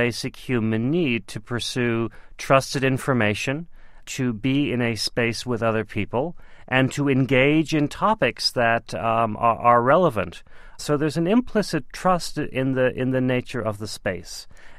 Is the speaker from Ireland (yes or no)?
yes; Dublin, Leinster, Ireland; I grew up in Dublin.